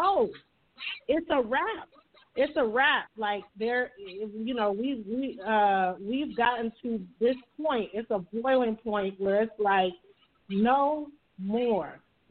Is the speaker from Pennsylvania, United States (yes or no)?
no; Oakland, California, United States; like I said, I'm from Oakland, like when Oscar Grant happened right out here.